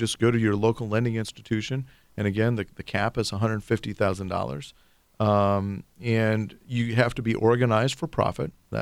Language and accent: English; Ohio, United States; I'm from Northwest Ohio.